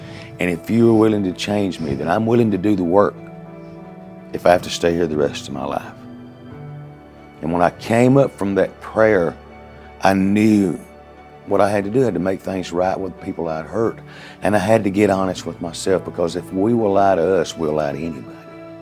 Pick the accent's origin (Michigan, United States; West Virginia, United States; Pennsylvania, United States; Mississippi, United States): Mississippi, United States; Bunker Hill; also born or lived in Mobile; I was born in Mobile, Alabama, 1963. When I was 3 months old, my mother gave me away, and I was adopted by a family in Mississippi, Bunker Hill, Mississippi.